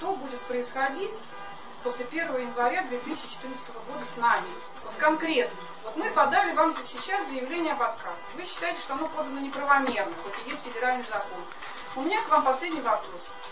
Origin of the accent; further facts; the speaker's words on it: Russia; Мы все здесь, понимаете, мы русские люди. Мы не приехали из Бельгии.